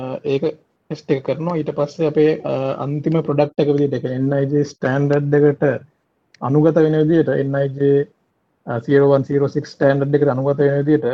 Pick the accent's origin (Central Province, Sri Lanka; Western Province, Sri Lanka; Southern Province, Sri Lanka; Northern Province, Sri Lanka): Western Province, Sri Lanka; Kelaniya; now in Australia; මගේ ගම කැලණියේ මම කැලණියෙන් මට ඉන්නවා සහෝදර සහෝදරියෝ 4 දෙනෙක් ඉන්නවා. මම තමයි තුන්වෙනියා. මම ස්කූලේ ගියේ කොළඹ අශෝක විද්‍යාලයේ එක වසරේ ඉඳන් 11 වසරනකම්